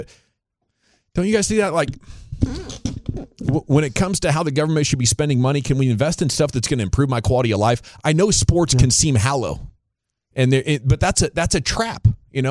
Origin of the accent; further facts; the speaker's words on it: Portland, Oregon, United States; Of course, I grew up in the Portland metro area.